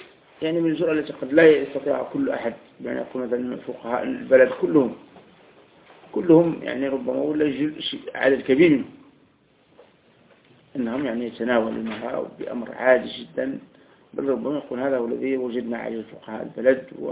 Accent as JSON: {"language": "Arabic", "country": "Algeria", "said": "عندنا في الجزائر"}